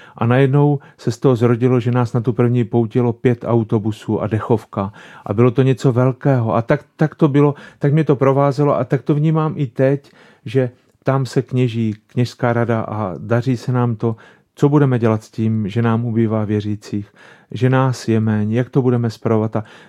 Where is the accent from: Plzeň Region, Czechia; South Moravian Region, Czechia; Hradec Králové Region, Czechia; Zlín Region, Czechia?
Zlín Region, Czechia; Strání; se snažím vyjít na naši horu, která je nad mou rodnou obcí Strání, a je to Velká Javořina v Bílých Karpatech.